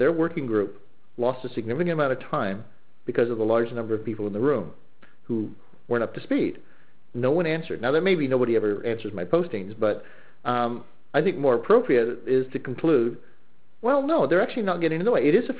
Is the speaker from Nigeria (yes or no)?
no; Australia; also born or lived in California, United States; now in Canada; I was born in California. I grew up for a long time in Australia. Now I live in Canada, and I moved around a lot.